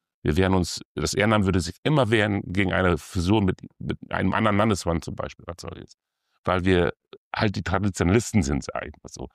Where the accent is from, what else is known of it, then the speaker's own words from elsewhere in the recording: Lower Saxony, Germany; gerade als Südoldenburger, muss ich sagen, komme ich aus dem Oldenburger Münsterland, bezeichnen wir das, das sind die Landkreise Kloppenburg und Vechta.